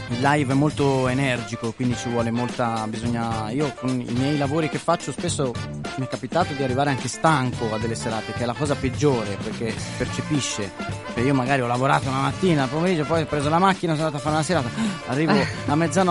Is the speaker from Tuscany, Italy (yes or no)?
yes; Tuscany, Italy; io vengo dalla Toscana e faccio vini toscani